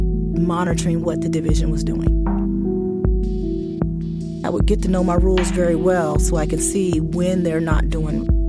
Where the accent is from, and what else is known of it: West Virginia, United States; moved away